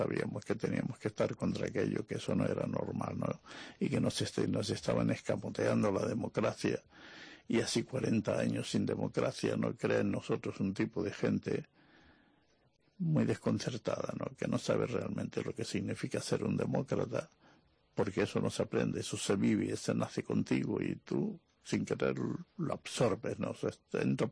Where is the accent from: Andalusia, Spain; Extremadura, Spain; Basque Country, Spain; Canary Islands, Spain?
Canary Islands, Spain; Tenerife; me alegro muchísimo de haber podido trabajar y dejar algo en mi tierra también, ¿no?, en Tenerife